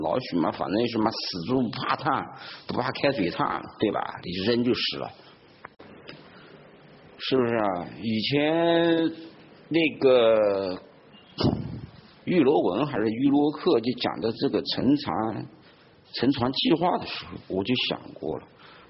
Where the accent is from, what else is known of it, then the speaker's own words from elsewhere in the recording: China; born there; 因为我生在中国，我对中国的文化和中国的国民性劣根性我太了解了。